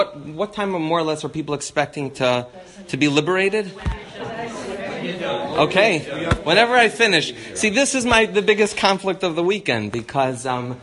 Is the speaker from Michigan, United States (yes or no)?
yes; Detroit, Michigan, United States; I'm originally from Detroit.